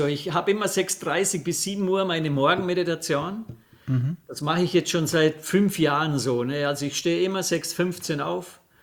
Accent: Vorarlberg, Austria; wenn du den Vorarlberger fragst

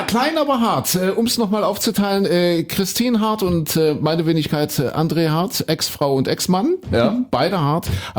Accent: East Germany, Germany; bin ja ein Kind der DDR

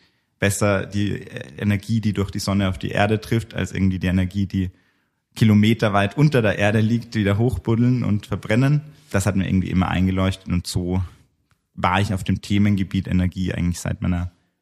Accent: Vienna, Austria; Und persönlich bin ich ursprünglich Österreicher, in Wien aufgewachsen, aber auch sehr viel Zeit am Bauernhof in der Steiermark verbracht.

